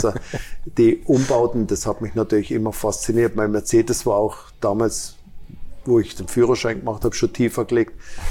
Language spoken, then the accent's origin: German; Baden-Württemberg, Germany; weil da, wo ich herkomme, gibt's keine amerikanischen Autos. Wenn Glück gehabt hast, ist vielleicht mal ein amerikanisches Auto durchs Dorf gefahren, weil das in der Nähe von der Schweizer Grenze war.